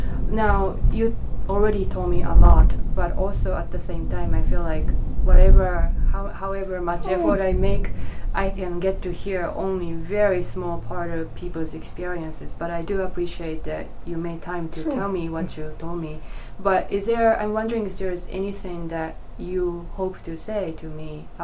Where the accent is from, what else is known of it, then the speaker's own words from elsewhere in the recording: Japan; And I guess just growing up in Japan, I was exposed to much information about the bomb.